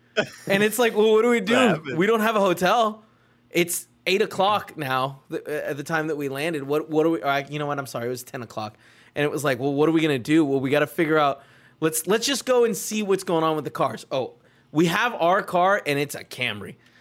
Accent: Salt Lake City, Utah, United States; Like I'm from Salt Lake City.

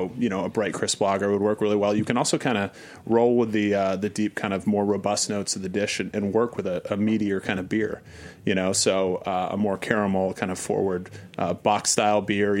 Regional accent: Vermont, United States; So, my background, I'm actually from Vermont

